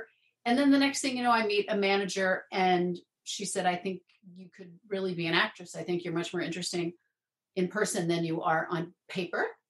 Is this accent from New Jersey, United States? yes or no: no; Rockville, Maryland, United States; I grew up in Rockville, Maryland.